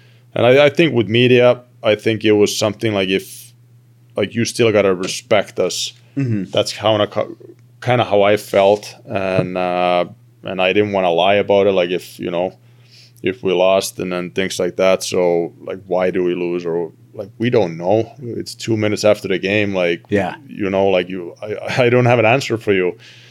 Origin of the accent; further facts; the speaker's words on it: Turku, Southwest Finland, Finland; English is a second language; when I played for my hometown team in Finland, in TPS, it would be the same thing there.